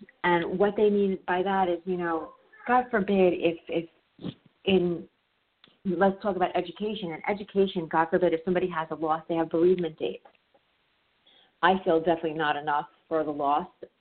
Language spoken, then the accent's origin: English; Suffern, New York, United States; I am in Suffern, New York. Yes, I am a New Yorker, in case you couldn't tell from that lovely accent I have.